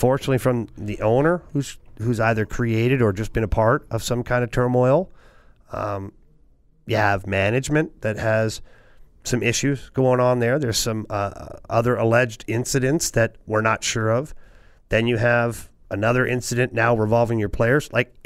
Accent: Ottawa, Ontario, Canada; this awful soap opera that has evolved in Ottawa, which is my hometown.

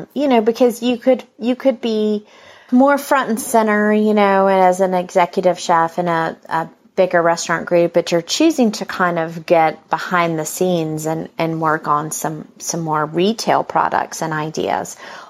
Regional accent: North Carolina, United States; I mean, I'm from North Carolina, so I'm pretty proud of that.

